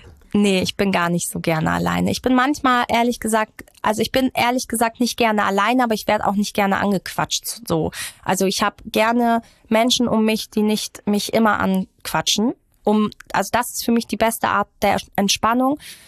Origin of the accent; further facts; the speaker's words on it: Iran; Das kann ich ja als Iranerin ganz gut.